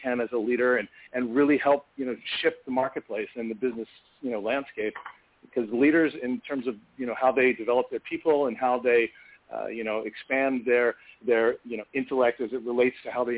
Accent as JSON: {"language": "English", "region": "Maryland", "country": "United States", "tie": "born or raised there", "also_born_or_lived": "Los Angeles", "moved": "as an adult", "said": "I grew up in Maryland, and I wanted always from when I youngest I can remember, I always wanted to be an actor."}